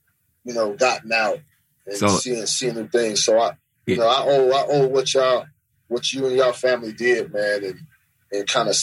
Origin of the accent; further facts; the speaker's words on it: Fresno, California, United States; I can't say, like, the friends that I grew up with in Fresno, I can't say that they were all